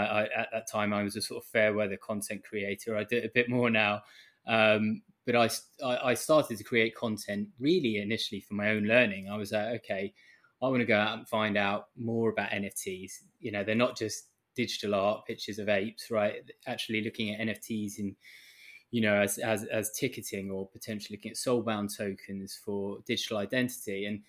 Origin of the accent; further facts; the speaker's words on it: London, United Kingdom; now in Vietnam; I'm from London, but currently residing in Vietnam, where I've been for the last couple of years.